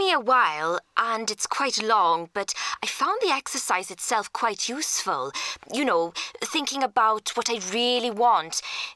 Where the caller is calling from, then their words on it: Wales, United Kingdom; From Wales, South Wales.